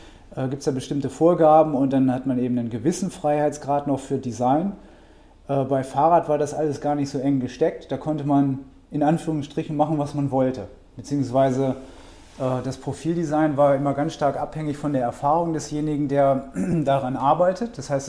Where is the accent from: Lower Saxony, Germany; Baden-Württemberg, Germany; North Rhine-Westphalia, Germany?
Lower Saxony, Germany; Hannover; Und dann gab es aber in Hannover, wo ich herkomme, tatsächlich die Firma Continental, und die machten Fahrradreifen.